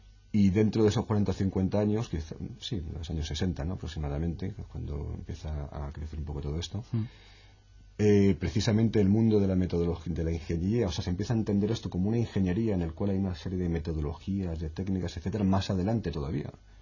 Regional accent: Spain; yo soy un español y yo formo parte de esto

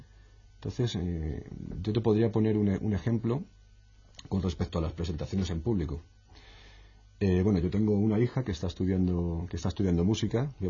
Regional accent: Spain; yo soy un español y yo formo parte de esto

